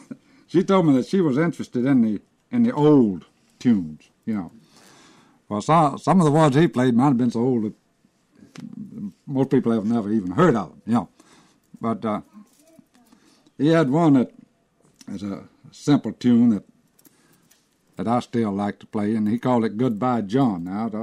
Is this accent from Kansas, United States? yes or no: no; Alabama, United States; also born or lived in Lamar County, Alabama; I was born in Lamar County, Alabama, and that's where he was living when he got the instrument. Uh-huh. And in the early 1920s, we moved into the next county, which is Fayette County.